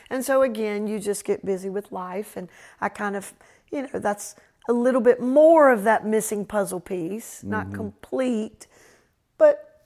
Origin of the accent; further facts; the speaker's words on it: Charleston, South Carolina, United States; born there; I knew I was born in South Carolina. My birth certificate said Charleston.